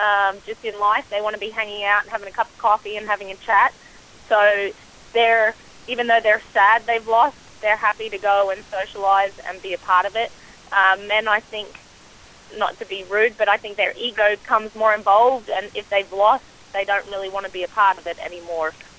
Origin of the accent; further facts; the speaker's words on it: Brisbane, Queensland, Australia; We grew up in Brisbane, north of Sydney.